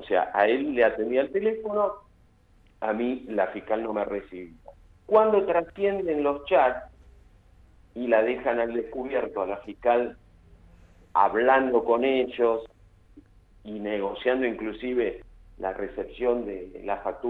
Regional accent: Argentina; vivo en Río Negro, tengo el interés legítimo como argentino de acceder a un lago

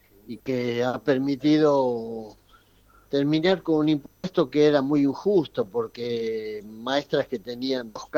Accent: Ramos Mejía, Buenos Aires Province, Argentina; born there; Yo nací en Ramos Mejía.

